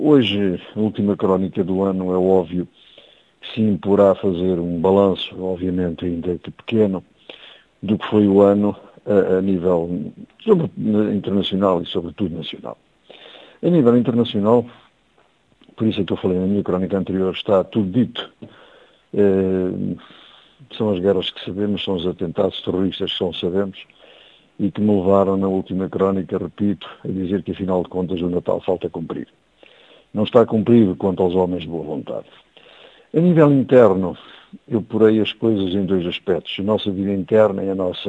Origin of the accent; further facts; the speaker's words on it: Portugal; Como português, obviamente